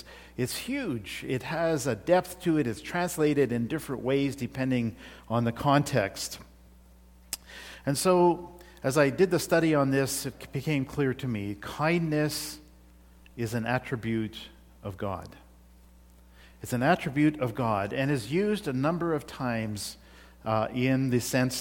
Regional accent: India; moved away; You see, I grew up in India where there are beggars all over the place.

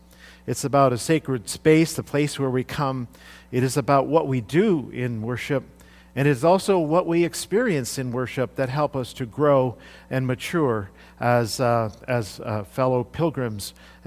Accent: India; When I was growing up in India, in the villages, we would sit down on a floor and worship on the floor.

